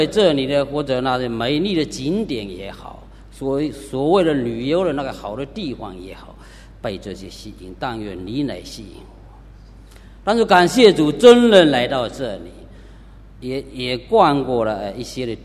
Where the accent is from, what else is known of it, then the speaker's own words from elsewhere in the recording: Pingtan, Fujian, China; 我是来自福建平潭的弟兄。